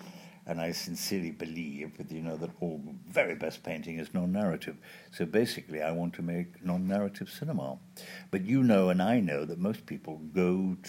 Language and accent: English; Wales, United Kingdom; now in Netherlands; I'm Welsh, living in England, educated in England, and now living in Holland and about to pick up my Dutch passport.